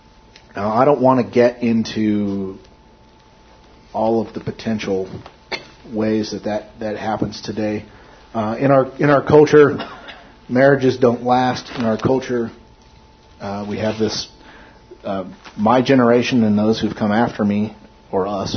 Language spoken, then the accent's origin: English; Carson City, Nevada, United States; I grew up in Carson City, Nevada for a period of my growing up